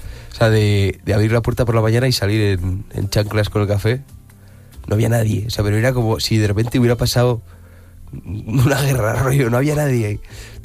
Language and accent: Spanish; Pamplona, Navarre, Spain; now in Cádiz, Spain; ¿Por qué un Pamplónica en Cádiz? Pues salí de Madrid, me acuerdo